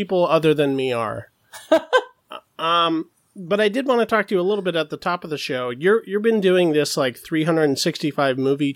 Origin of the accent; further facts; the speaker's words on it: Los Angeles, California, United States; from Los Angeles, California